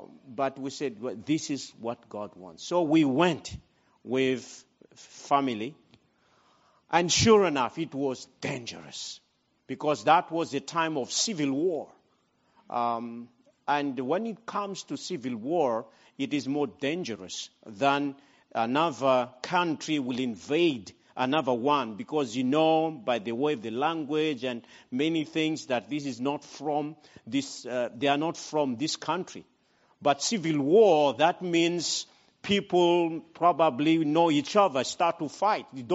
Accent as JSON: {"language": "English", "country": "Madagascar", "also_born_or_lived": "Congo", "moved": "as an adult", "said": "I'm originally from Madagascar, but I left that country in 1995. That was quite some time now, 1994."}